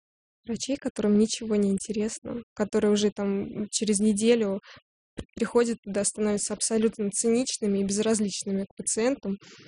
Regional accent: Moscow, Russia; москвичка.

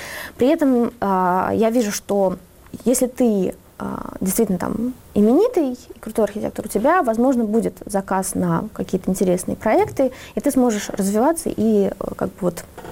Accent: Moscow, Russia; я на самом деле чувствую себя, как что я вот москвичка, при этом я чувствую себя европейцем.

